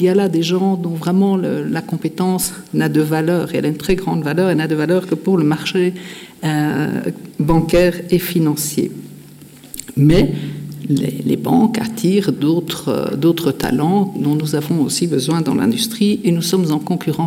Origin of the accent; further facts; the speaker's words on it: Belgium; Alors ça fait un peu sourire quand on est belge et quand on est mandataire communal en Belgique